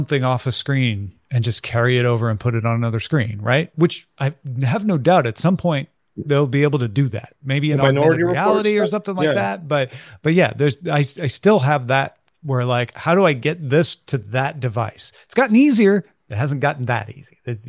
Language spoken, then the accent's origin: English; Illinois, United States; Yeah, I grew up near St. Louis, Missouri, on the Illinois side of the river.